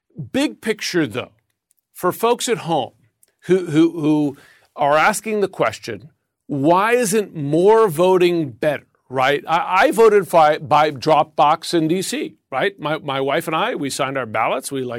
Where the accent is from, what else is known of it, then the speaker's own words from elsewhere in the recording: United States; And I've watched this very closely because I'm an American.